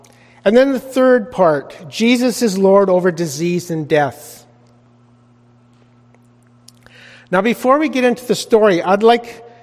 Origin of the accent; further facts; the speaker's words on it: Chilliwack, British Columbia, Canada; I grew up in Chilliwack